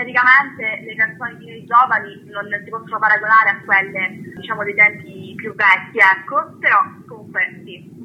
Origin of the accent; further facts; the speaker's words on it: Barcellona Pozzo di Gotto, Sicily, Italy; Barcellona, Sesto di Gotto, che è una provincia della Sicilia, provincia di Messina in particolare.